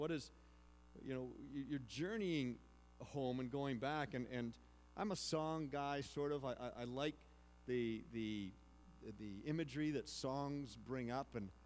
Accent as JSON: {"language": "English", "region": "Ontario", "country": "Canada", "tie": "born or raised there", "said": "growing up in Ontario, my dad was an adventurous man."}